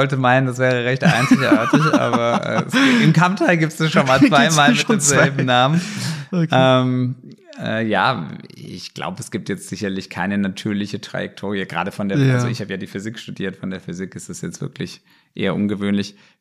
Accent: Mainz, Rhineland-Palatinate, Germany; ich komme aus Mainz, ist ja eine echte Weingegend in Deutschland

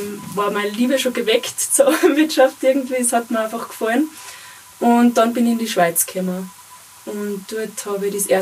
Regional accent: Bavaria, Germany; Aus dem Dungau.

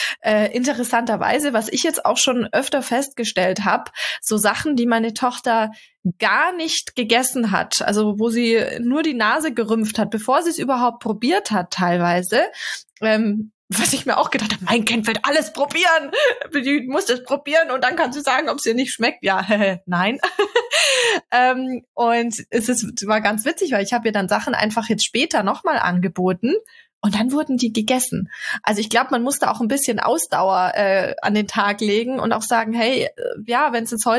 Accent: Bavaria, Germany; bei uns in Bayern

